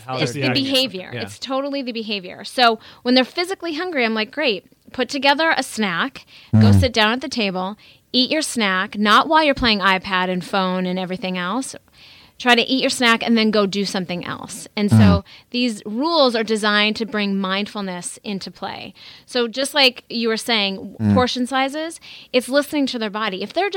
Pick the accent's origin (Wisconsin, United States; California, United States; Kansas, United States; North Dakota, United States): North Dakota, United States; I mean, I grew up in the Midwest in North Dakota